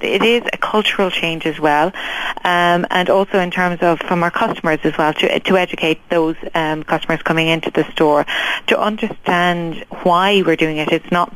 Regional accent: Ireland; I come from Ireland

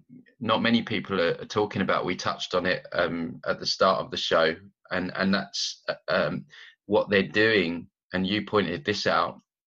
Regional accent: United Kingdom; moved away; As someone that's kind of living away from my home country of the UK, you know, you need all kinds of paperwork

